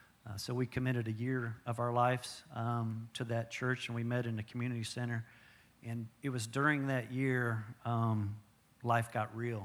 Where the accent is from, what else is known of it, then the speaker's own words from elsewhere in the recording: Tulsa, Oklahoma, United States; I grew up in Tulsa, Oklahoma, in a Christian family